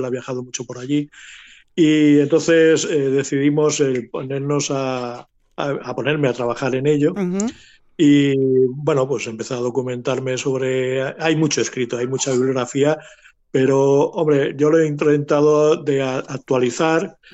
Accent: Melilla, Spain; born there; yo nací en Melilla, por lo tanto yo geográficamente soy africano

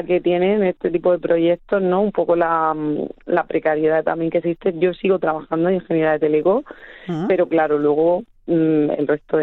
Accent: Region of Murcia, Spain; accent: Murcian; aunque obviamente yo me he criado en Murcia y claro, como digo yo, claro, yo fui nacido y criado en la región de Murcia, que por eso digo bonico, bonica, me como la S y bueno, tengo un acentazo del que me siento súper orgullosa

